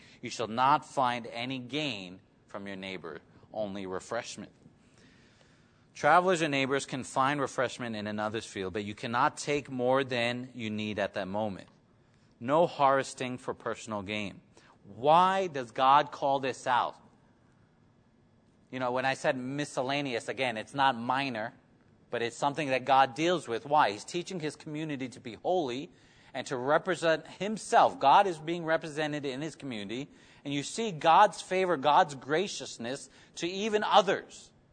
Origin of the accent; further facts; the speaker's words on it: New York, United States; Growing up in New York, you hear about the Jewish community and all their wealth.